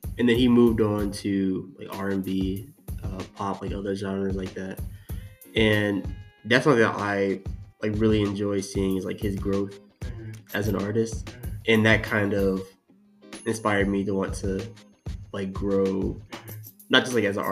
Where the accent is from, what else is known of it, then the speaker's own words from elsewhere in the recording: Kingsmill, Virginia, United States; Got this hat from my hometown, Kings Mill. It's like this golf resort.